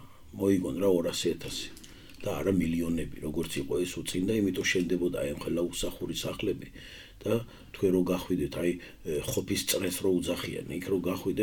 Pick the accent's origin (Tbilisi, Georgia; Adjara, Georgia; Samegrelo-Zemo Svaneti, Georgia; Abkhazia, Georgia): Adjara, Georgia; Batumi; მე გავიზარდე ძველ ბათუმში და ვიცი სად რა როგორ. ყველა ეზოში ვართ ნამყოფი ჩვენ და ყველა ეზოში ვიღავით გაზდილი და დავრბოდით. და ამიტომ 5-6 ენაზე ვსაუბრობდით ბავშვობაში ჩვენ.